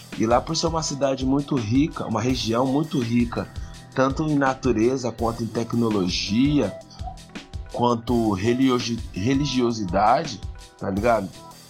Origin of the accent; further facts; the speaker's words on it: Taubaté, São Paulo, Brazil; E aí eu, por colar com o meu primo e uns amigos lá na minha cidade, de Taubaté